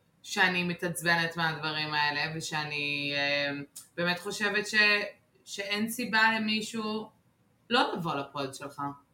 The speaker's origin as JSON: {"language": "Hebrew", "region": "New York", "country": "United States", "tie": "born or raised there", "lives_now": "Israel", "said": "בגלל שאני גדלתי בניו יורק והיא גדלה בניו יורק"}